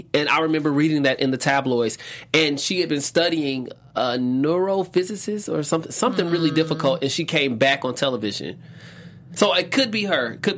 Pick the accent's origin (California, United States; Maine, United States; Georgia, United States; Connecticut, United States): Georgia, United States; Atlanta; I'm from Atlanta.